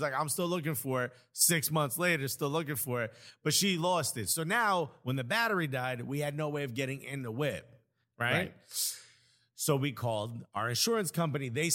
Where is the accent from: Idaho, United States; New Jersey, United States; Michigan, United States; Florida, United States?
New Jersey, United States; Newark; I go, dude, I'm from Newark.